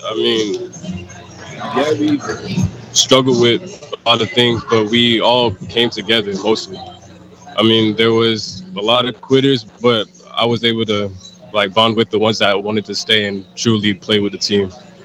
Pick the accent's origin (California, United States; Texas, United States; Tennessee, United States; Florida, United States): Florida, United States; Tampa; I mean, yeah, we're from Tampa Bay.